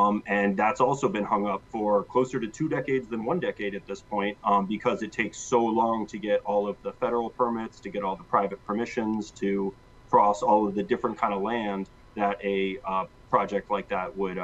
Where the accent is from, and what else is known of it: Alaska, United States; now in New York City, United States